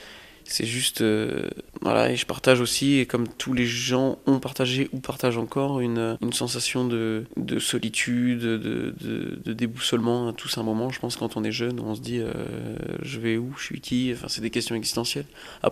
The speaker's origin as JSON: {"language": "French", "town": "La Ciotat", "region": "Provence-Alpes-Côte d'Azur", "country": "France", "tie": "born or raised there", "also_born_or_lived": "Paris suburbs", "said": "je suis né en banlieue parisienne, j'ai un peu grandi en banlieue parisienne, mais oui, j'ai fait toute mon adolescence et une partie de mon enfance à la Ciotat."}